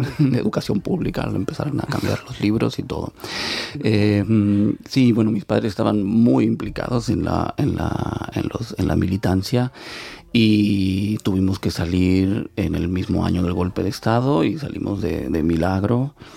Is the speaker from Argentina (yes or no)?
yes; Argentina; born there; yo nací en Argentina en el año 74